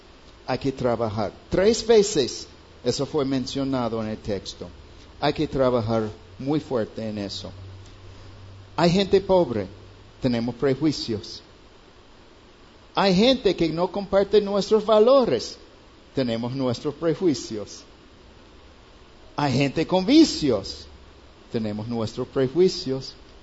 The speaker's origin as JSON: {"language": "Spanish", "country": "United States", "said": "Yo vengo de una porción de los Estados Unidos donde la cosecha es breve. Cosecha de trigo en mi parte de los Estados Unidos dura tal vez una semana."}